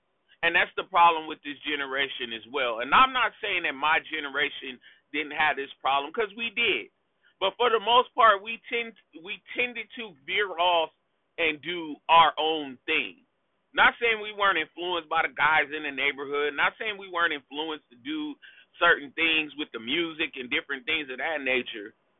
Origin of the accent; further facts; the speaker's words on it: California, United States; also born or lived in Chicago, United States; I was born in the Chi, but I was raised in California. So Cali is all I know.